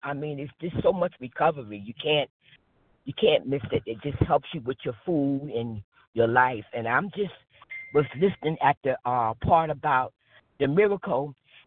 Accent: New Jersey, United States; Yeah, I'm from New Jersey. … I'm a recovery food addict.

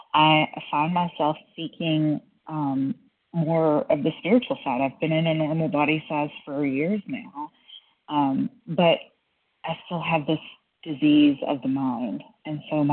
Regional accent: Kentucky, United States; I'm from Kentucky, but I'm calling in from Florida today.

